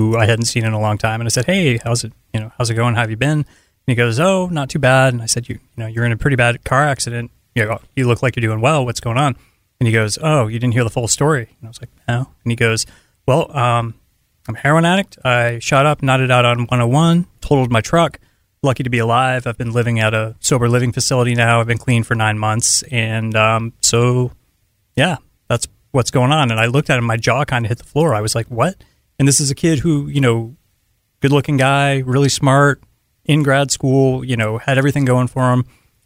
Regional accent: Miami, Florida, United States; And I grew up in Miami, Florida, and that was a huge kind of eye-opening thing

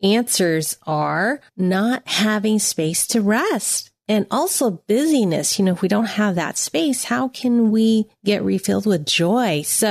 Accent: United States; And I'm Chinese American. So I also love Mahjong.

